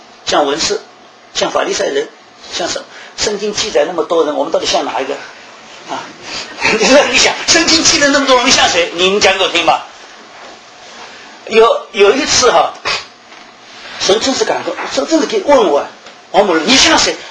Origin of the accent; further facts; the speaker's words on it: Shanghai, China; 这个你知道我们上海人很爱面子啊